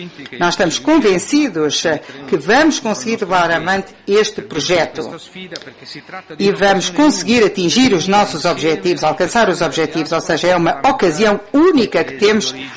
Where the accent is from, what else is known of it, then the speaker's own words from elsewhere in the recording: Italy; Portuguese is a second language; Enquanto italiano, eu sei que a comunidade da diáspora representa uma ponte cultural, económica e política entre os vários países de origem e de acolhimento.